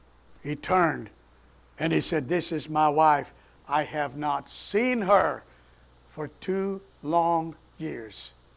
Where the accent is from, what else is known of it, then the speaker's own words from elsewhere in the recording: Memphis, Tennessee, United States; I'm from Memphis, Tennessee.